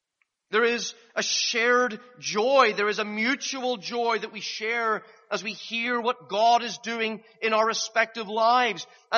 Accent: Northern Ireland, United Kingdom; Whenever I get a chance to meet someone from Northern Ireland, there's an immediate bond. My accent comes back. Some of you have noticed that. And I speak like I do at home.

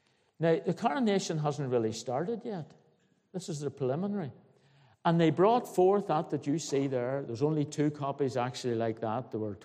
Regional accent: Belfast, Northern Ireland, United Kingdom; I come from Belfast, not a County Armagh person

